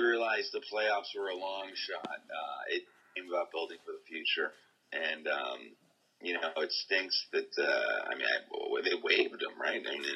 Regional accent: New Jersey, United States; also born or lived in Pittsburgh, Pennsylvania; I was born in Pittsburgh, and I moved to Jersey around like 10 or 11.

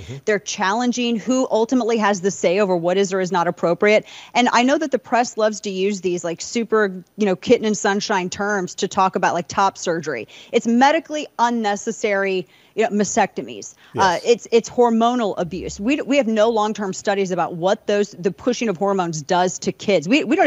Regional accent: St. Louis, Missouri, United States; that come out of my hometown, St. Louis, come out of Los Angeles.

